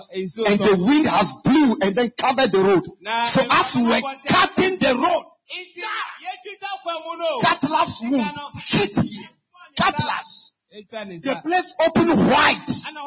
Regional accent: Accra, Greater Accra, Ghana; I am from Accra.

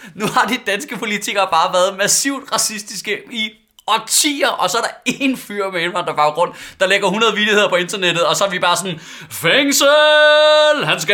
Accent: Central Denmark Region, Denmark; Jeg er vokset op på Vestjylland i 90'erne i sådan en helt kridhvid boble.

